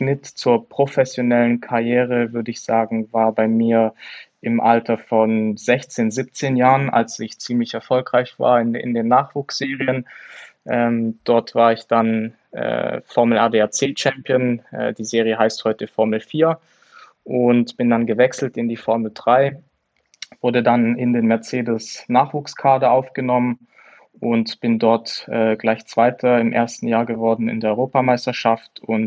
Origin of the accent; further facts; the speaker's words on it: Germany; Als Deutscher, klar, Schumacher.